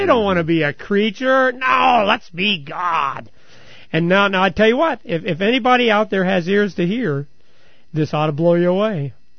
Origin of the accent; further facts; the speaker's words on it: Independence, Missouri, United States; born there; I was born in Independence, Missouri. How could I be anything but a Democrat? Truman's hometown.